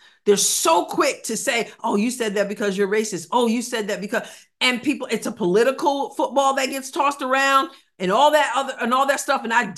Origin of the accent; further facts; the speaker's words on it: New York, United States; moved away; back in New York when I was still in New York, born and raised in New York, but I left a few years ago.